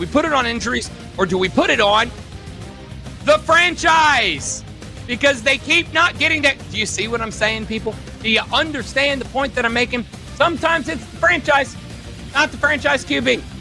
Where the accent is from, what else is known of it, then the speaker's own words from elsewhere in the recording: Deep South, United States; despite growing up in the Deep South